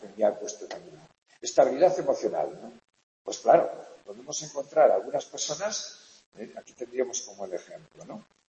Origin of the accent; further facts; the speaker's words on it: Navarre, Spain; yo soy de Navarra y a mí, claro, de pequeño comía caracoles, porque en mi tierra los caracoles